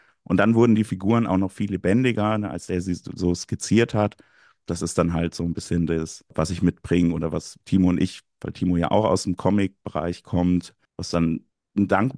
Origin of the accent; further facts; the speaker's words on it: Gelnhausen, Hesse, Germany; Der Ort Buxstein an der Krippe ist schon sehr an den Ort, wo ich aufgewachsen bin und mittlerweile auch wieder wohne, Gelnhausen